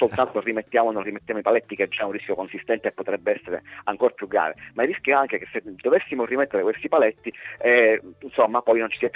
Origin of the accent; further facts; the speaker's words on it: Sicily, Italy; dico c'è stato perché mi metto da siciliano nei panni anche, non essendo amministratore